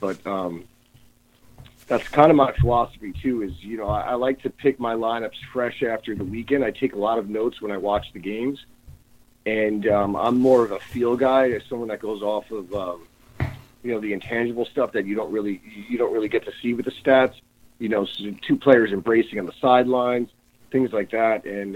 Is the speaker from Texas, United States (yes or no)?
no; New York, United States; And for me, I'm originally from New York, so I'm a big New York Giants fan.